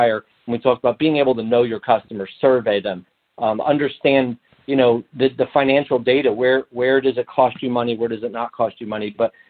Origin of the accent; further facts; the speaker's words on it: New York, United States; I'm from New York.